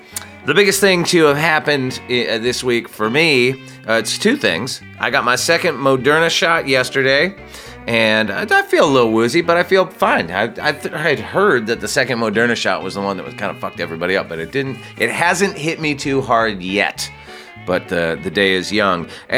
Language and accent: English; Santa Barbara, California, United States; now in Los Angeles, United States; I am. Yeah, I grew up in Santa Barbara and have lived in Los Angeles for many years.